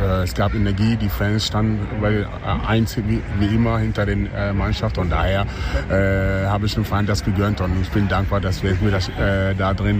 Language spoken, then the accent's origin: German; Ghana; now in Germany; ich will meine Heimat, wo ich herkomme, auch was zurückgeben und deswegen gehen wir einmal im Jahr nach Ghana